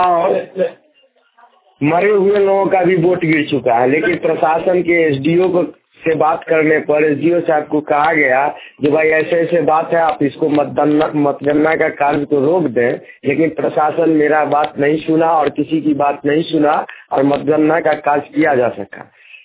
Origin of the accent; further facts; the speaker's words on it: Madhubani, Bihar, India; ग्राम post नड़ी, थाना अरेर, प्रखंड बेनीपट्टी, जिला मधुबनी का रहने वाला हूँ।